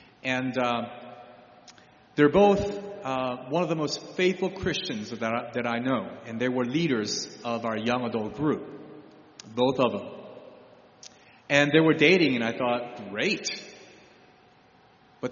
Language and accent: English; Broadview Heights, Ohio, United States; So you're from Rocky River, I'm from Broadview Heights.